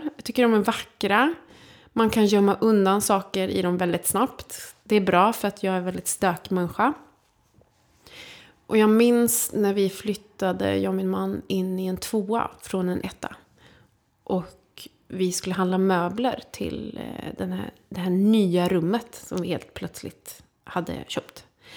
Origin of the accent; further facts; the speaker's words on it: Karlstad, Värmland, Sweden; Lite som Karlstad, där jag kommer ifrån.